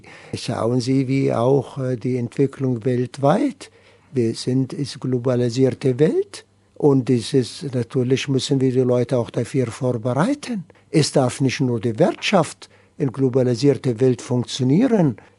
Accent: Palestine; German is a second language; Ich komme, wissen Sie, aus dem Land, die Wiege der Weltreligionen. Palästina

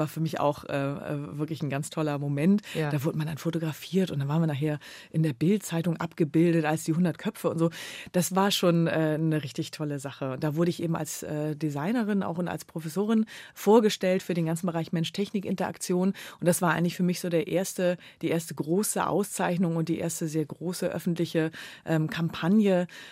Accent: Kiel, Schleswig-Holstein, Germany; Also ich bin ja in Kiel wirklich sehr glücklich groß geworden. Es war eine tolle Stadt und Region, um da aufzuwachsen.

